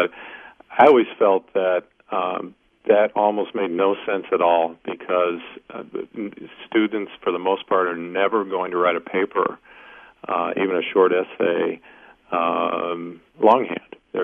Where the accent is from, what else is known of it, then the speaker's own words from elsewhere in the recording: Indiana, United States; Well, I grew up in Indiana. Those two lawmakers are probably from my hometown.